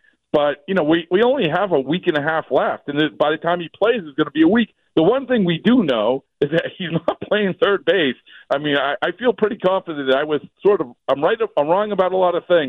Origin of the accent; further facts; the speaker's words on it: United States; I mean, because I'm from USA, I'm not from Puerto Rico.